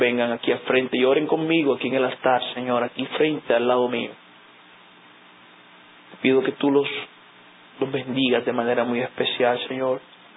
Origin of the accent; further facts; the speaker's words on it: Colombia; now in Puerto Rico; Mucha gente no cree que yo soy de Colombia. Se los digo, ¿por qué? Por mi acento.